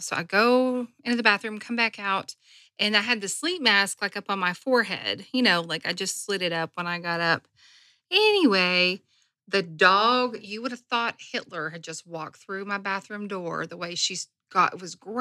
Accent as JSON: {"language": "English", "region": "North Carolina", "country": "United States", "said": "I am from North Carolina."}